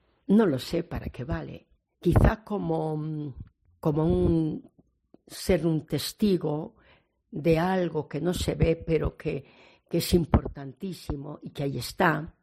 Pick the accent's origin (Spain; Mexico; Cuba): Spain; Navarre; also born or lived in Madrid; soy navarra. Por Zamora dos veces, por Madrid he estado igual 30 años, por Toledo también dos veces